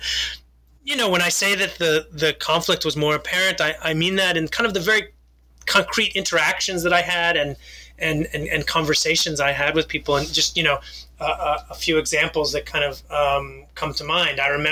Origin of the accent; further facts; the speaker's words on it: United States; I grew up in the United States, and the first time I went to Israel and the West Bank and actually the Golan Heights too was in 1986.